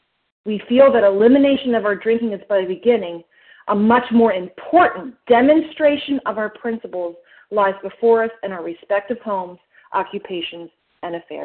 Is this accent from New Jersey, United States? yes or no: yes; New Jersey, United States; because I was from Jersey and they were from Philly.